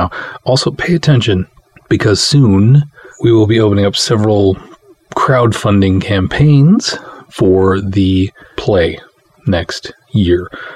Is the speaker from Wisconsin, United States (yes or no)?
no; Minneapolis, Minnesota, United States; Crypticon is a convention that started actually in Minneapolis, my hometown, and still happens every year around October in Minneapolis